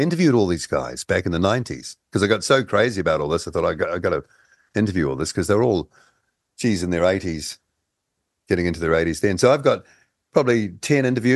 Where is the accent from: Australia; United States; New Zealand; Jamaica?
New Zealand; Hello, we're from New Zealand.